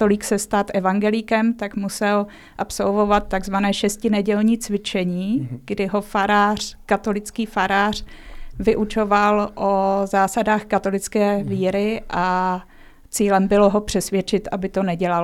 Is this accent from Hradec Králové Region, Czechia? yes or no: yes; Hradec Králové Region, Czechia; který tam u nás v Orlických horách byl dost zásadní